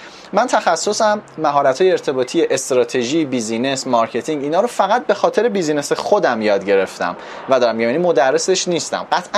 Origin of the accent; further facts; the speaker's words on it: Iran; born there; من چرا تو ایران به دنیا اومدم